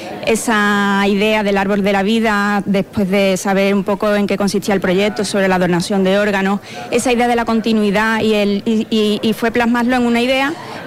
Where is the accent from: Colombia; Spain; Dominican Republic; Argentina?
Spain; Badolatosa, Andalusia; De Écija, bueno, de Badolatosa.